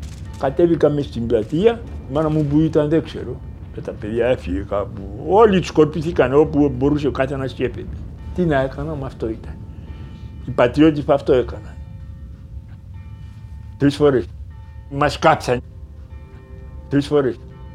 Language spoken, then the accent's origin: Greek; Mesovouno, Western Macedonia, Greece; Γεννήθηκα στο Μεσόβουνο και ζω στο Μεσόβουνο και εδώ θα πεθάνω.